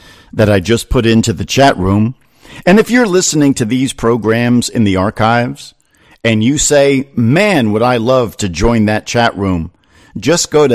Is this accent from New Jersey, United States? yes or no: yes; New Jersey, United States; I can remember as a kid growing up in North Jersey, and my grandparents lived in a cute little town called Summers Point.